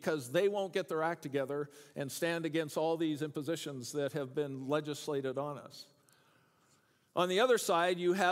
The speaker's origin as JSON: {"language": "English", "country": "Canada", "said": "I'm Canadian, there's some things that I look at down here and go, I have no idea what's going on down here."}